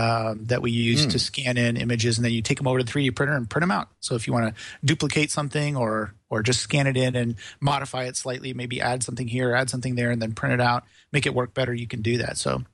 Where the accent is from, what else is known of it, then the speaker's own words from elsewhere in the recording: Benicia, California, United States; You can also follow what I'm doing at Benicia Makerspace, which I run here in my hometown.